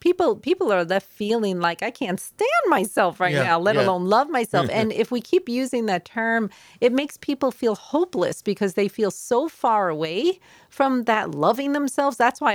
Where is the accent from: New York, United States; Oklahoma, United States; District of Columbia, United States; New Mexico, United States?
New York, United States; Queens; I'm from Queens. I grew up in Queens, New York.